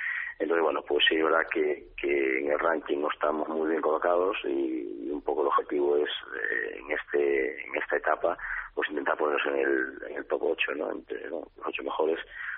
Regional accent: Spain

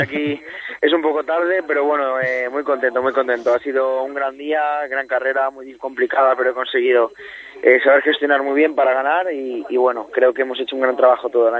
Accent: San Sebastián de los Reyes, Community of Madrid, Spain; Que mi pueblo, sí, mi zona donde me he criado y creo que me siento de allí.

